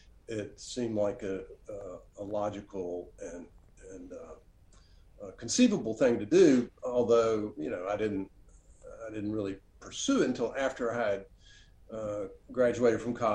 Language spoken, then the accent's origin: English; Oxford, Mississippi, United States; Well, the house that I grew up in Oxford was directly across the street from Faulkner's home.